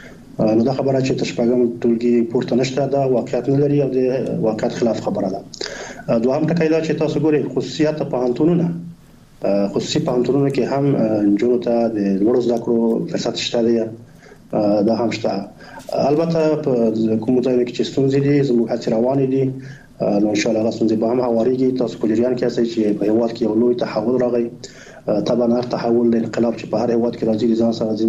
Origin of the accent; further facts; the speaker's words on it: Afghanistan; الحمدلله موږ تاسو افغانان یو، مسلمانان یو